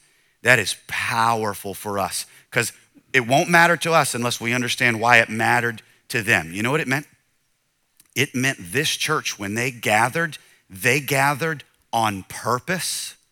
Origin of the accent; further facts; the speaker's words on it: Southern United States, United States; I'm from the South. In the holidays, we make these things called sausage balls.